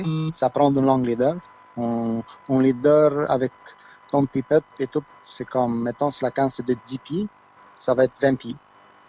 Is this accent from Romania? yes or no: yes; Transylvania, Romania; French is a second language; now in Quebec, Canada; Je suis arrivé en décembre 2004, puis je suis original de la Roumanie, mais plus précis, c'est la Transylvanie, qui est une région dans la Roumanie.